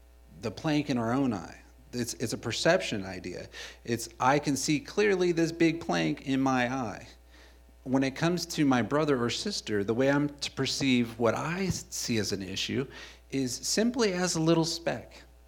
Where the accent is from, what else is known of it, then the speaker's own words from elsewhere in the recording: California, United States; and I'm from California, and I would be on the streets